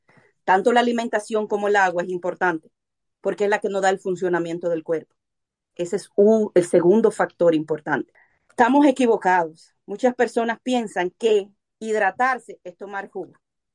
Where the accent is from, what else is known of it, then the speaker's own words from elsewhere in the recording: Dominican Republic; Yo soy dominicana. Bueno, ustedes son colombianos y más o menos es el mismo estilo.